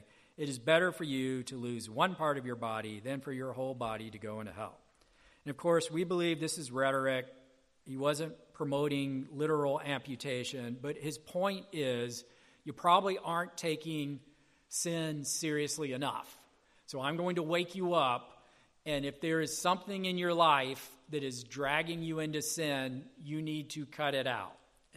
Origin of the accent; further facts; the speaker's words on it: Deep South, United States; I grew up in the Deep South where the Southern Baptists just kind of took it as scripture that Christians can't drink at all, right?